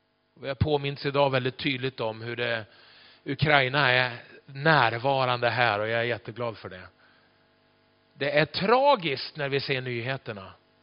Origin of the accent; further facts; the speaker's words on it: Byske, Västerbotten County, Sweden; also born or lived in Skellefteå; Jag är själv från Byske ovanför Skellefteå. Det är min hemort om man säger så. Född i Skellefteå en gång i tiden.